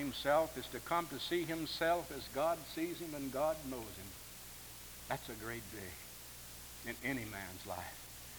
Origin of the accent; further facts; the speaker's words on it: Kentucky, United States; Back in my home state of Kentucky, you can see four states on a clear day.